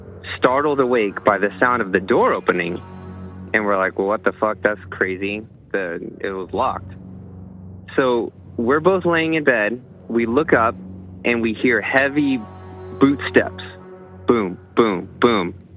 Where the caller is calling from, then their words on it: San Diego, California, United States; from San Diego.